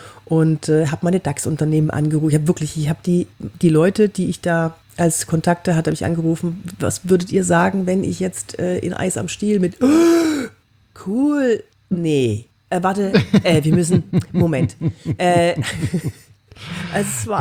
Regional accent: Cologne, North Rhine-Westphalia, Germany; Und ich bin aus Köln.

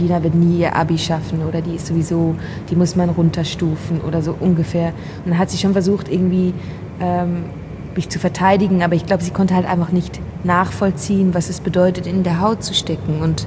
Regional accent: Basel, Basel-Stadt, Switzerland; accent: Swiss German; first language Swiss German; Also Deutsch ist ja nicht meine Muttersprache, ich bin Schweizerin. Also Schweizerdeutsch, aber trotzdem liegt es mir näher und ich ging immer sehr gerne ins Theater. Also in Basel gab es auch ein tolles Theater.

